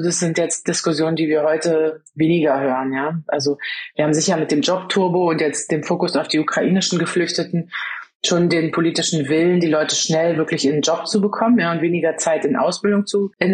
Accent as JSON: {"language": "German", "country": "Germany", "said": "Der Abschluss ist, glaube ich, auch was, wo wir als Deutsche sehr gerne drauf gucken"}